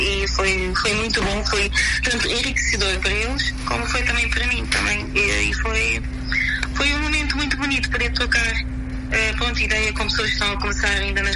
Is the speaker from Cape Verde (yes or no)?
yes; Cape Verde; às vezes faço coisas ligadas assim a cultura cabo-verdiana, porque sou cabo-verdiana e gosto muito